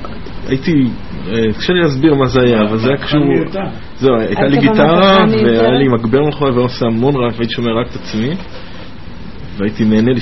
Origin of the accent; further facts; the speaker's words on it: Herzliya, Tel Aviv District, Israel; אני חושב שאני הרצליאני, אפילו שאני מאמין שאני תל אביבי בנשמה.